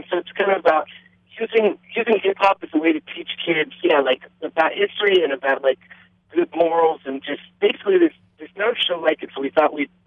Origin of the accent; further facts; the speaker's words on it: Oakland, California, United States; also born or lived in Brooklyn; now in Los Angeles, United States; I grew up in Oakland, so I'm a Bay Area guy.